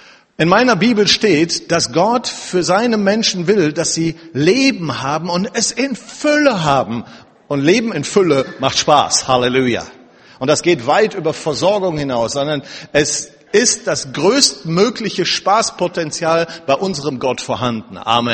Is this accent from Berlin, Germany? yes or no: no; Wuppertal, North Rhine-Westphalia, Germany; born there; also born or lived in Duisburg; now in Oberhausen, Germany; Und ursprünglich, gebürtig, komme ich aus Wuppertal.